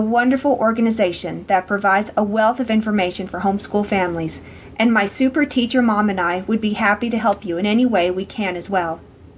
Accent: Lubbock, Texas, United States; Growing up in Lubbock, we lived very close to Texas Tech University.

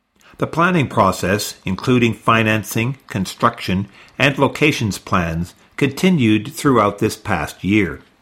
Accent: Dallas, Texas, United States; I remember growing up in Dallas and watching the Jessica McClure coverage

